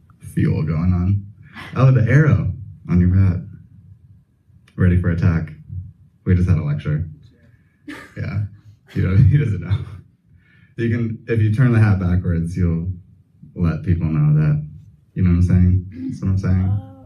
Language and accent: English; California, United States; I was like, I'm new here. I'm from California. I got a new car, new job.